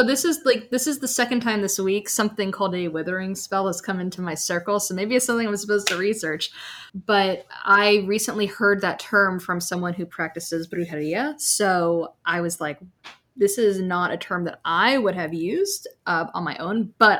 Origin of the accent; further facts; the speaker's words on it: New England, United States; even though I've lived in Florida nearly my whole life, I'm actually from New England